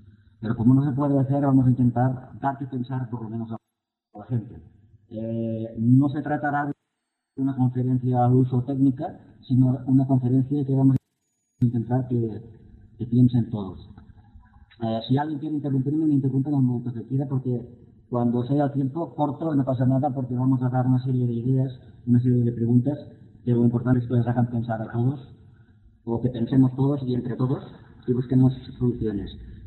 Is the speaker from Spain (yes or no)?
no; Medellín, Antioquia, Colombia; soy de Medellín